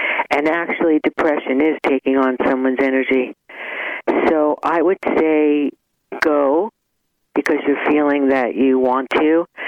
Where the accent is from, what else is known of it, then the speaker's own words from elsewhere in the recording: New York, United States; And you can tell I'm from New York.